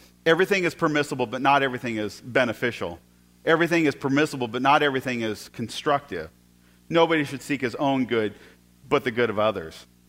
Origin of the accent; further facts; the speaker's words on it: United States; I have the freedom. I'm an American.